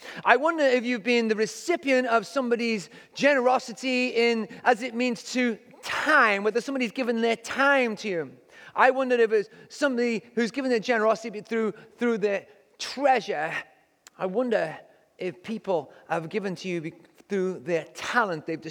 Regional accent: England, United Kingdom; You need a carpet, and growing up in England.

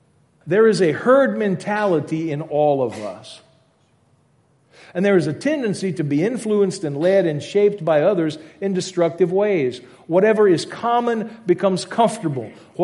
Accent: Louisiana, United States; I grew up in Louisiana and we said all the time, laissez les bons temps rouler, let the good times roll.

